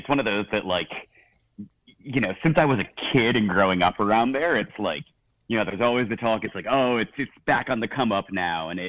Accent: New York, United States; I'm from like outside Poughkeepsie area originally.

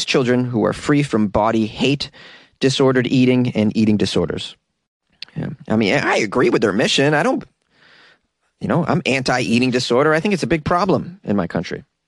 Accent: Boston, Massachusetts, United States; accent: Boston; Any weird stories out of Boston, I'm on it. Going full force with my accent.

